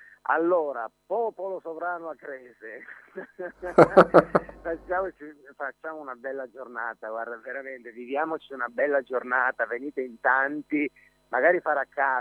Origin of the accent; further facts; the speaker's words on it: Acri, Calabria, Italy; cerchiamo di vivere questo momento come un momento di aggregazione nostra, del nostro paese, di Acri, e in questo cerchiamo di dare tutti quanti un piccolo contributo